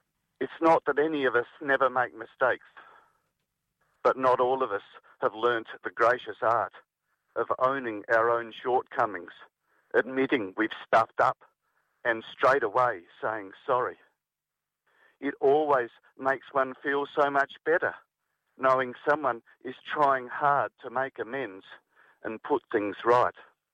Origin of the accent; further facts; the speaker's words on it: South Australia, Australia; I'm from the Barossa Valley. We run sheep in some steep and rugged hills country.